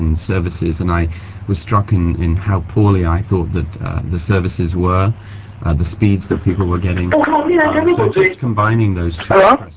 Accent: United Kingdom; moved away as an adult; also born or lived in United States; I grew up in Britain and ended up working in the States and loved the United States and started one or two internet companies there.

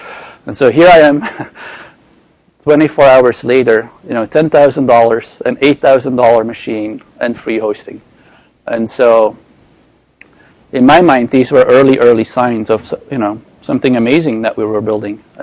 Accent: Belgium; moved away as an adult; now in Boston, United States; So I started the company in Boston, which is why I moved from Belgium to here.

